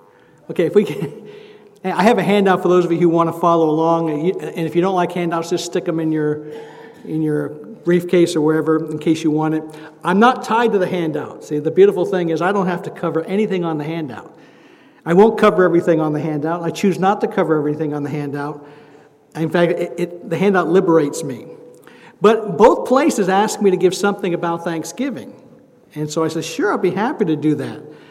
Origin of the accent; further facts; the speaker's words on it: Pennsylvania, United States; born there; now in Texas, United States; I live in Texas, for those of you who are guests who don't know. I live in Texas. I was born in Pennsylvania. I love Pennsylvania food.